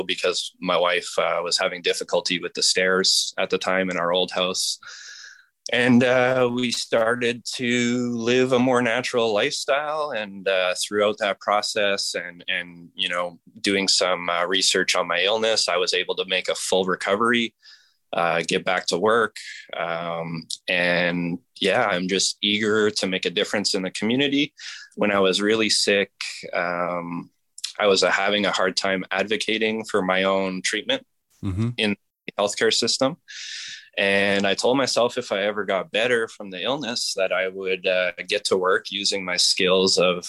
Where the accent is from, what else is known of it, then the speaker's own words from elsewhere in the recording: Kanata, Ontario, Canada; I'm from Ottawa. I grew up born and raised in Kanata, suburbs of Ottawa.